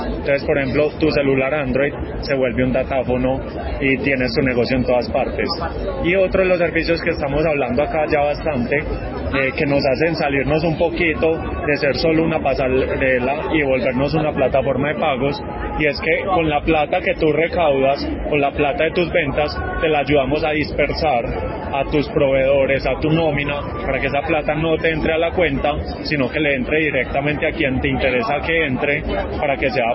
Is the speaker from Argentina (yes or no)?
no; Medellín, Antioquia, Colombia; No soy de Nariño, ojalá, pero soy también de una tierra muy bonita, de Medellín.